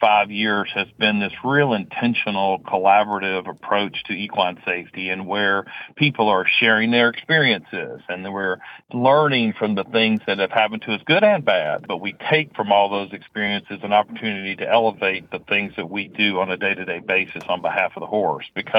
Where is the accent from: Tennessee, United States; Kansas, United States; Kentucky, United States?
Kentucky, United States; Versailles; I tell people all the time, I grew up here in Versailles, Kentucky, so I didn't get very far in life.